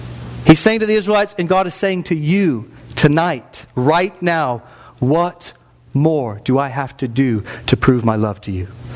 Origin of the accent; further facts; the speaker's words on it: the South, United States; Listen, I grew up in the South. Born in Tennessee, Florida, Georgia, North Carolina.